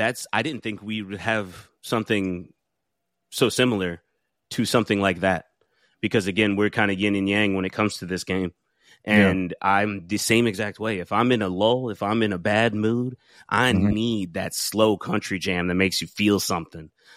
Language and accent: English; Jacksonville, Florida, United States; I was raised in Jacksonville, Florida, which is the largest city by landmass in America.